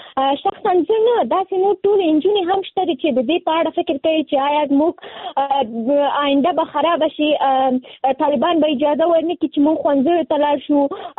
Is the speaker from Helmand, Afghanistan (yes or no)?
no; Nangarhar, Afghanistan; now in Kabul, Afghanistan; ما د ننګرهار د ولایت نه فعلاً په کابل کې ژوند کوم، او زه هم د نهم ټولګي زده کوونکی یم